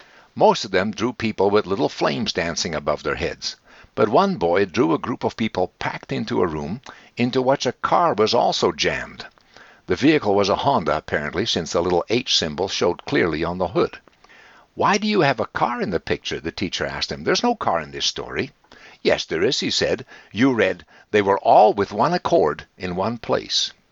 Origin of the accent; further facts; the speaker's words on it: Netherlands; first language Dutch; English is a second language; When I was a little boy growing up in Holland